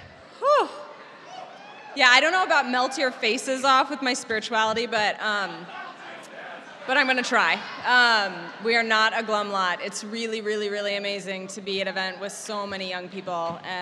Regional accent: Ohio, United States; I grew up in Ohio. I saw you lone Ohioan over there. Yep. I grew up in Ohio, and I grew up in a family.

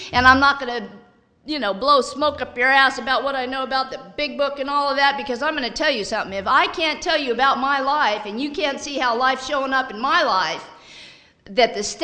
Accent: San Francisco, California, United States; I grew up in San Francisco, you know, I mean, by now I'm 12, 13 years old

